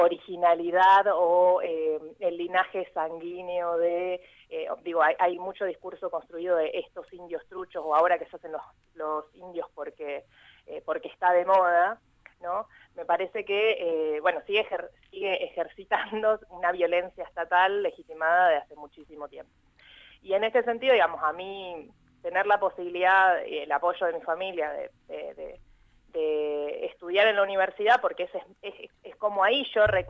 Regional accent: Ingeniero Jacobacci, Río Negro, Argentina; born there; Radio Nacional Jacobacci, que es el lugar donde yo nací, que es el territorio tan querido.

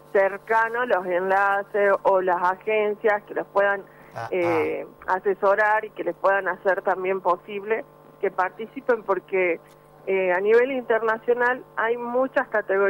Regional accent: Tartagal, Salta, Argentina; also born or lived in Tucumán; Sí, nací en Tucumán, pero desde los 4 años que vivo en Tartagal, me considero tartagalense.

